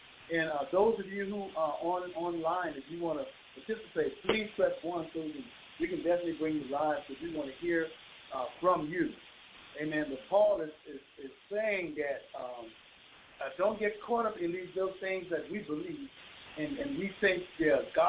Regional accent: Bahamas; born and raised in the Bahamas, on a Sunday, you have to have on your Sunday best.

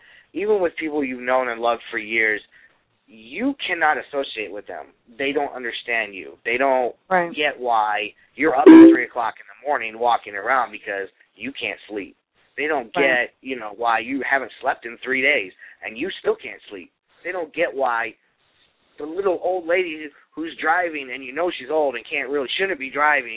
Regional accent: Cleveland, Ohio, United States; So, you know, I grew up in Cleveland, and my family lives on the East Coast.

